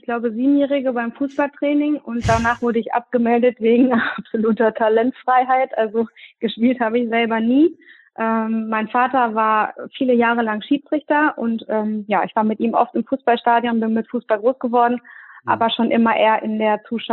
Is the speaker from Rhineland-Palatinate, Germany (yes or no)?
no; Verl, North Rhine-Westphalia, Germany; Verl und ebenfalls Verl.